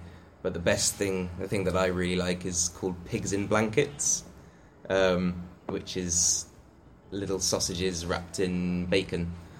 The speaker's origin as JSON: {"language": "English", "town": "Cambridge", "region": "East of England", "country": "United Kingdom", "said": "I'm from Cambridge in England"}